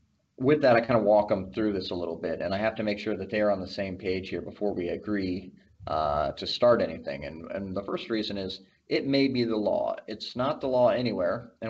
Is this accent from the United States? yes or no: yes; United States; As you can tell, I'm an American.